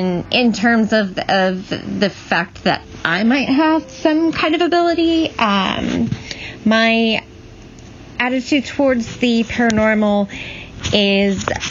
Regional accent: Midwest, United States; now in Twin Cities, United States; I am recording this from the Twin Cities area of Minnesota. Originally, I am from a very, very rural area in another Midwestern state.

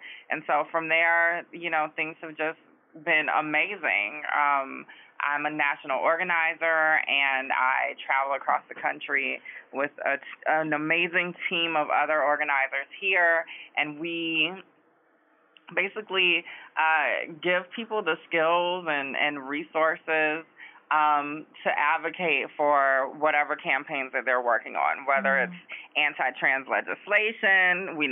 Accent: Augusta, Georgia, United States; And so I grew up in Georgia and really found myself in college at the University of Georgia.

